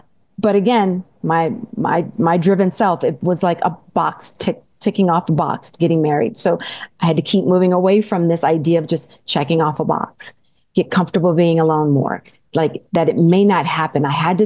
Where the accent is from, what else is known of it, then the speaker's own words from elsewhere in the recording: California, United States; because again, I'm a young Black girl growing up in California and to a single mom with two sisters.